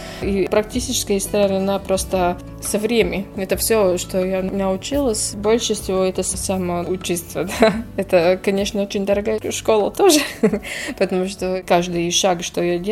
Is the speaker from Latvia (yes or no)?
yes; Sigulda, Sigulda Municipality, Latvia; В Сигульде. Я родилась и всю жизнь жила в Сигульде.